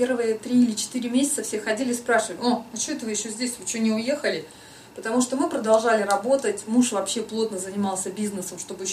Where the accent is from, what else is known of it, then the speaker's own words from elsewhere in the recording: Irkutsk, Irkutsk Oblast, Russia; Да, я вообще родом из Иркутска.